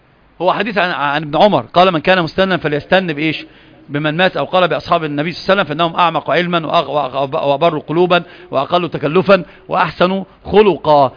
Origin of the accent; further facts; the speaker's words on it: Egypt; عندنا في مصر بيقولوا زيادة الخير إيه؟ خير.